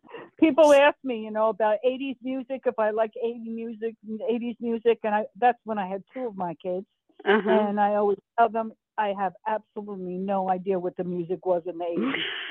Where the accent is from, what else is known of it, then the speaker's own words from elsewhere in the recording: New Jersey, United States; moved away as an adult; now in Missouri, United States; I am here with him in Missouri because I am from New Jersey. I just moved to Missouri in 2020 after I lost my sight.